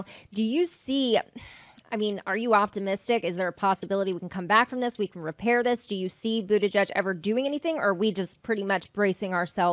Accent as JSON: {"language": "English", "region": "Delaware", "country": "United States", "tie": "born or raised there", "said": "I remember when they tore Caesar Rodney down in my home state of Delaware."}